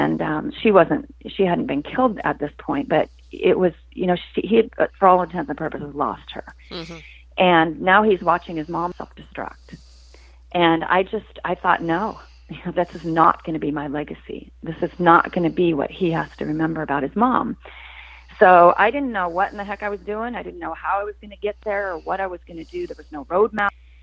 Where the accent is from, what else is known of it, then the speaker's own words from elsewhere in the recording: Seattle, Washington, United States; also born or lived in Bellevue; When she was 18, it's 2001, and we're from Seattle, and this is in the Seattle area. We actually lived in Bellevue, which is across Lake Washington from Seattle, so nowhere near the city.